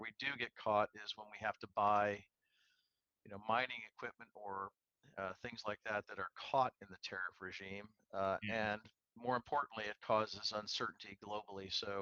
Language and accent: English; United States; I'm one of probably a handful of employees that are American.